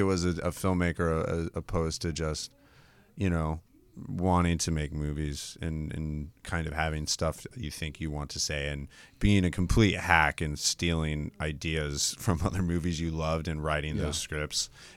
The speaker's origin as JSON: {"language": "English", "town": "Los Angeles", "region": "California", "country": "United States", "tie": "born or raised there", "said": "I grew up in the San Fernando Valley, okay. In Los Angeles."}